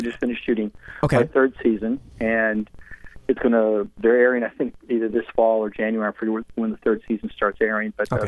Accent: Los Angeles, California, United States; now in Georgia, United States; So I grew up in Warner Hollywood and being around all of that and out in L.A., but I live in Georgia now.

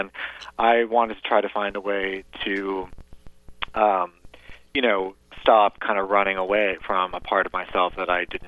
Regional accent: the South, United States; I grew up in the South, very conservative town in the 80s, and I knew that my voice potentially identified me as gay.

